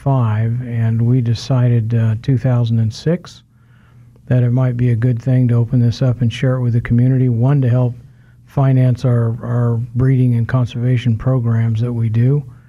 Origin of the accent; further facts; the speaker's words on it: Wichita, Kansas, United States; also born or lived in Norton / El Dorado / Colorado / California; I'm originally from Wichita.